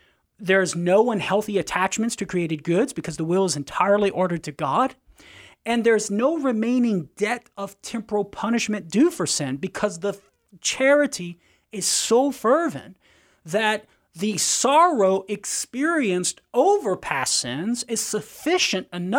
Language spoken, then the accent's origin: English; Louisiana, United States; accent: Cajun; Oh, I thought you were picking on my Cajun accent.